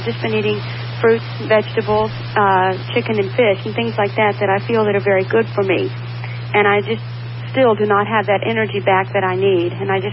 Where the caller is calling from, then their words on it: Tampa, Florida, United States; I'm calling from Tampa